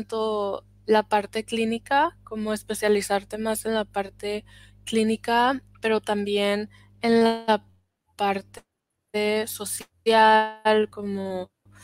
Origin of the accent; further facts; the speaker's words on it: Mexico; moved away as an adult; now in Netherlands; yo soy de México. Mi historia en Holanda empezó en el 2017, que me vine a estudiar una maestría en psicología.